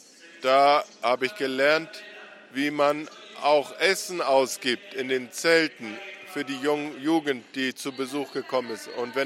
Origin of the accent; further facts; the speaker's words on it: KwaZulu-Natal, South Africa; Und ich bin hier auf der Mission Kwasi Sabantu aufgewachsen.